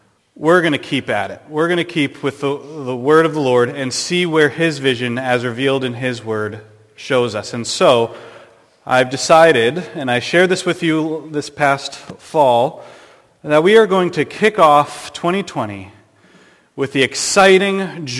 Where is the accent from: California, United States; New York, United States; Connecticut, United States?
Connecticut, United States; I was able to be Bible teacher at a camp I grew up in Connecticut, and this is the place where I put my faith in Christ.